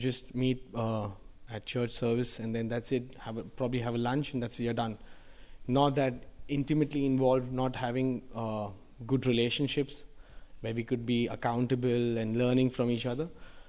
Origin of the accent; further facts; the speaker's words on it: India; So we come from India, and life is very busy.